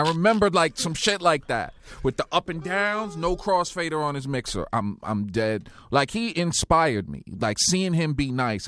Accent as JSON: {"language": "English", "town": "Bronx", "region": "New York", "country": "United States", "said": "I'm from the Northeast Bronx, kind of close to Mount Vernon."}